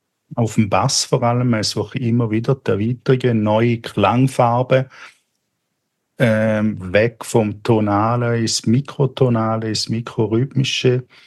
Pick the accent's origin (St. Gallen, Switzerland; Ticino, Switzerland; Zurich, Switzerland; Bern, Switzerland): St. Gallen, Switzerland; Rorschach; Sozusagen seit 30 Jahren mein Wohnort. Aufgewachsen bin ich in Rorschach.